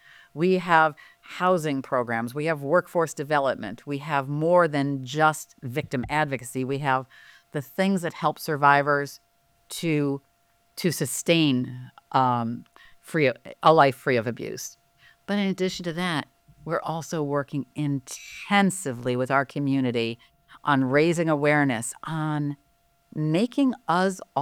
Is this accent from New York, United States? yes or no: yes; Latham, New York, United States; I grew up in Latham. And there weren't a whole lot of diplomat jobs in Latham.